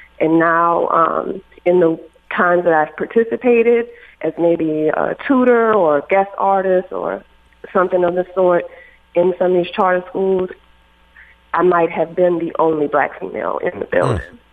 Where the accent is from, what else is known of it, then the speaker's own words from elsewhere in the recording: Boston, Massachusetts, United States; also born or lived in Mexico; now in New Orleans, United States; I'm not a native New Orleanian. I moved here in 2001 from Mexico. I had lived in Mexico for about 15 years. So I was already out of my own culture, which is Boston, where I grew up.